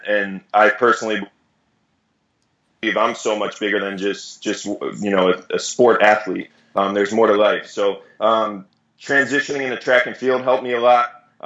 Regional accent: Florida, United States; A lot of my friends knew I wanted to come back to South Florida. This is my hometown.

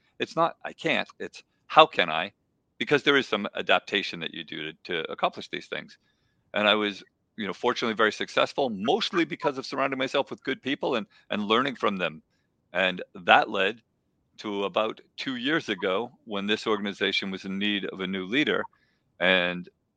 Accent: Colebrook, New Hampshire, United States; also born or lived in Nashua; You know, I grew up here in New Hampshire. I was born in Nashua, grew up in Colebrook, so I kind of covered both ends.

